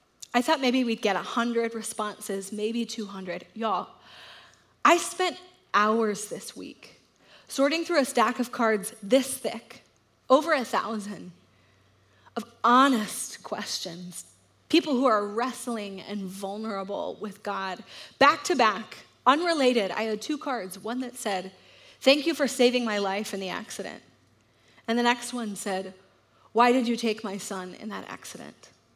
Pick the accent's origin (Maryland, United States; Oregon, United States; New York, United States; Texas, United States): Texas, United States; Dallas; I grew up in Dallas.